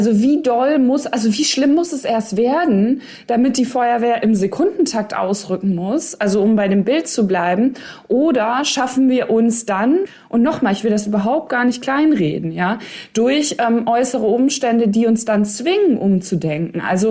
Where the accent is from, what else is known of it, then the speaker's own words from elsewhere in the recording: North Rhine-Westphalia, Germany; Ich komme ja aus Ostwestfalen, Lippe, also O wie L.